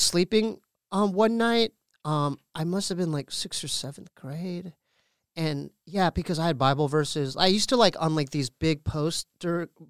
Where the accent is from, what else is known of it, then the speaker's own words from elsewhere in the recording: Poway, California, United States; We're from Poway, right? P-O-W-A-Y.